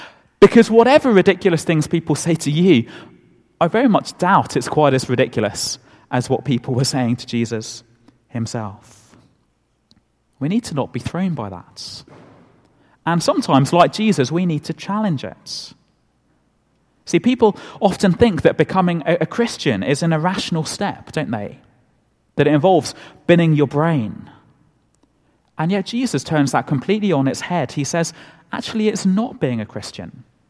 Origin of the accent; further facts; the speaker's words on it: United Kingdom; We wouldn't want people to think we're too enthusiastic, would we? We're British.